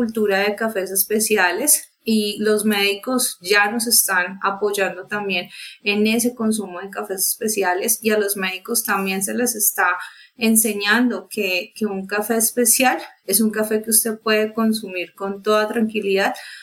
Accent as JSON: {"language": "Spanish", "country": "Colombia", "said": "súper orgullosos nos sentimos como colombianos"}